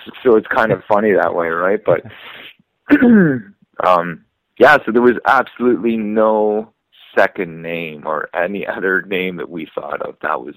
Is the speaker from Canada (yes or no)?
yes; Canada; because I'm Canadian